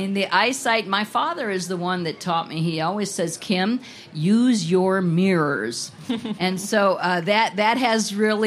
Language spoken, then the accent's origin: English; Minnesota, United States; now in Virginia, United States; one of my most interesting jobs when I grew up in Minnesota, I'm now a native of, well, I live in Virginia, was the Minneapolis Auto Auction.